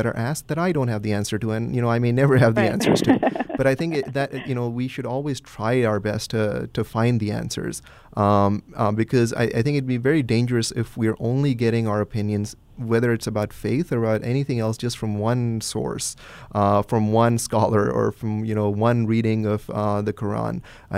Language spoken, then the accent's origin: English; Pakistan; growing up in Pakistan, you know, where the vast majority of, you know, population is Muslim